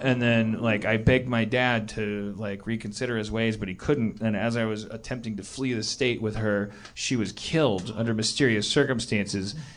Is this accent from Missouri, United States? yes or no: no; Wisconsin, United States; Remember, I'm from Wisconsin.